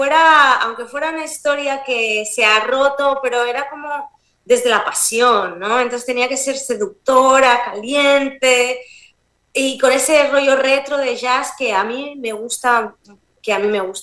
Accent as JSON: {"language": "Spanish", "town": "Barcelona", "region": "Catalonia", "country": "Spain", "lives_now": "New York, United States", "said": "y sí, soy de Barcelona, estoy viviendo en Nueva York"}